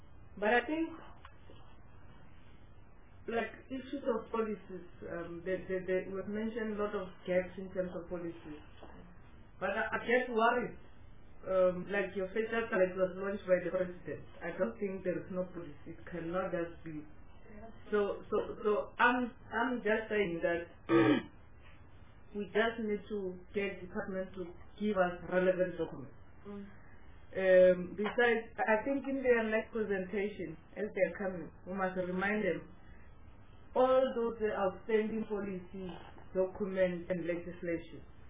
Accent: Limpopo, South Africa; Hey, I'm coming from Limpopo.

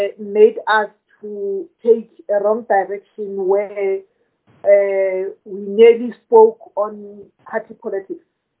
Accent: South Africa; It affects everybody as a South African, as a voter, as a citizen of South Africa.

